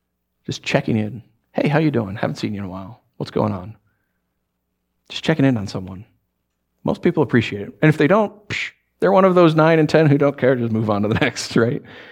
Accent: New York, United States; I am a New Yorker. Like, when I drive up here, I'm not a New Yorker, but when we hit New York, like that Jersey, Pennsylvania line, I'm like, click, click.

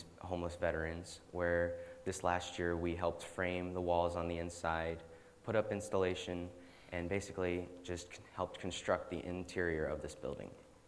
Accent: Mishawaka, Indiana, United States; I'm from Mishawaka, Indiana

